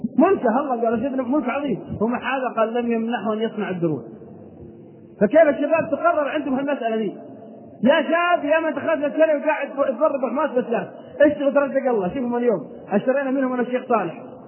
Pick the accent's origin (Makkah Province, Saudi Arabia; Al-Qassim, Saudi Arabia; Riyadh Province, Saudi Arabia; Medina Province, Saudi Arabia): Al-Qassim, Saudi Arabia; Unaizah; وبالرياض عندنا وفي بلدنا القصيم حنيزة